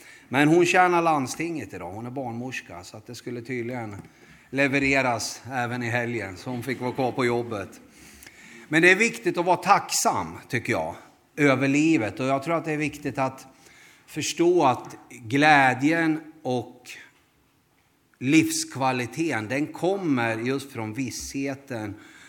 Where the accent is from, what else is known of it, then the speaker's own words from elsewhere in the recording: Värnamo, Jönköping County, Sweden; Jag kommer från Värnamo, men jag är inte smålänning, kanske ni hör på dialekten. Jag tycker själv att jag är smålänning efter 20 år där, men det tycker inte de som bor där. Utan de tycker jag har någon annan dialekt.